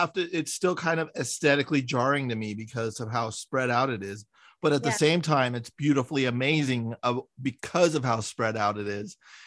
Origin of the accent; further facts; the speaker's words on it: San Francisco, California, United States; I grew up in San Francisco and I didn't move here until 8 years ago.